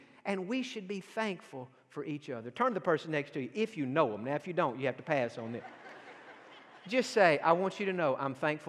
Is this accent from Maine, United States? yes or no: no; Texas, United States; also born or lived in East Tennessee / Georgia; I grew up in East Tennessee. I was born in Georgia and grew up again in East Texas. I can never remember where I'm from. I mean, I'm from everywhere.